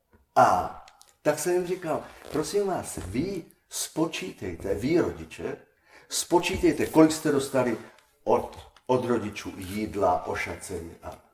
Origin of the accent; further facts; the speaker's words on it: Olomouc Region, Czechia; A kdo jsme my Češi, nebo teda Moraváci a Hanáci